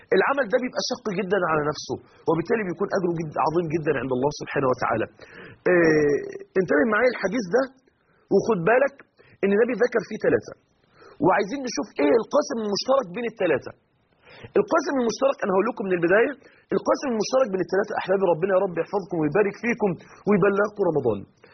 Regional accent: Mansoura, Dakahlia, Egypt; انا مثلا من المنصوره

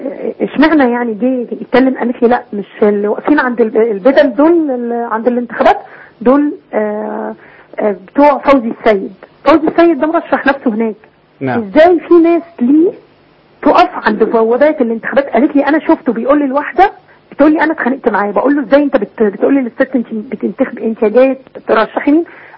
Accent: Egypt; انا مواطنه مصريه

